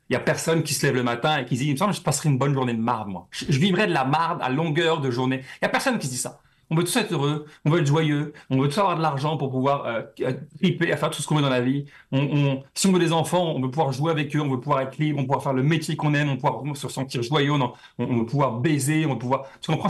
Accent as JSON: {"language": "French", "country": "France", "tie": "born or raised there", "said": "moi, je viens de la France et la France, il y a eu beaucoup d'immigration."}